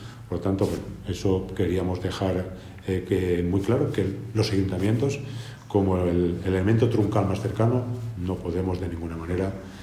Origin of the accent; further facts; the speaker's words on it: Spain; Como muchos españoles en sus momentos hicimos lo mismo, emigrando a otros países